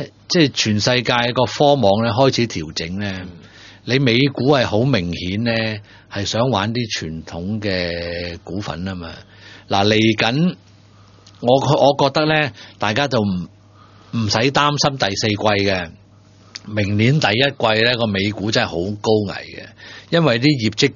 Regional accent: China; 即係其實我哋中國人都有幾個好叻嘅

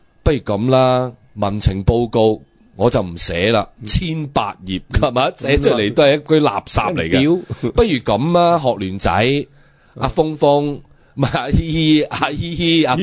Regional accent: Hong Kong; 香港嘅雞係冇問題嘅、我哋香港人食返香港自己嘅雞

